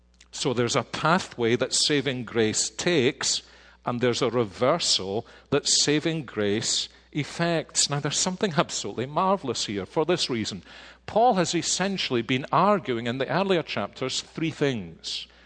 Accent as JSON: {"language": "English", "region": "Scotland", "country": "United Kingdom", "said": "I don't think it's just being Scottish. I hate being in debt."}